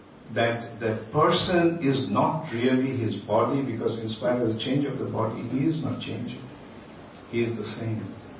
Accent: India; I've been born and brought up in India.

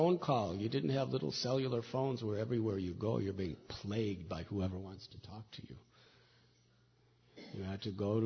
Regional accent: Chicago, Illinois, United States; So now, I was brought up in Chicago. The largest building was the Prudential Building.

